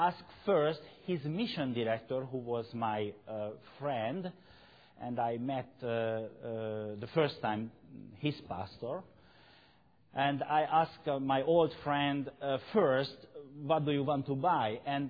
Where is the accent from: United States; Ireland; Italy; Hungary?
Hungary; English is a second language; We were obligated to learn Russian, but once the Russian troops were there in Hungary, we didn't like Russian language.